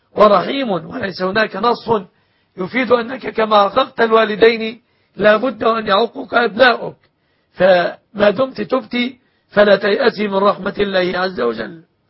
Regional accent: Egypt

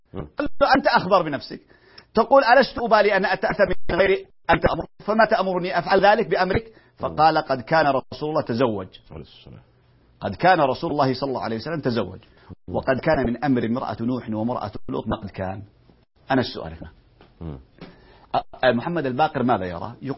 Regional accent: Yemen; عندنا في اليمن

